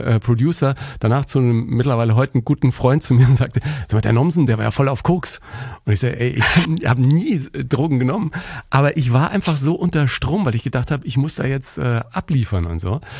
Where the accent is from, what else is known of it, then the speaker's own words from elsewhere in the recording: Bavaria, Germany; ich bin ja ein Kind des Bayerischen Rundfunks, ne? Ich bin in Bayern groß geworden